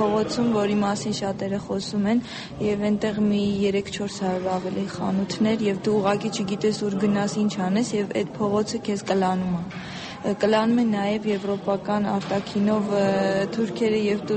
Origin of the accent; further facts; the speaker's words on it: Armenia; Ես հատուկ շեշտադրումով էի ասում, որ ես Հայաստանից եմ